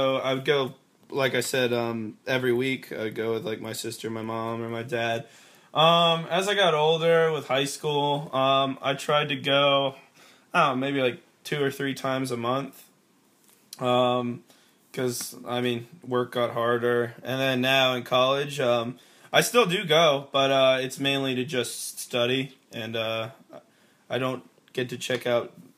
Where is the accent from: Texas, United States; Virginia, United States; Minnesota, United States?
Virginia, United States; Chantilly; now in Harrisonburg, United States; But my hometown is Chantilly, Virginia, and it's in Northern Virginia.